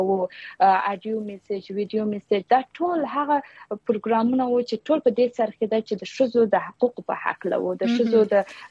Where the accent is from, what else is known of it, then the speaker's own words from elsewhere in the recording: Shajoy, Zabul, Afghanistan; زه د یو د افغانستان د یو ولایت، زابل ولایت د یو ولسوالۍ پورې تړاو لرم، شاجوی ولسوالۍ نه راغلم مرکز قلات.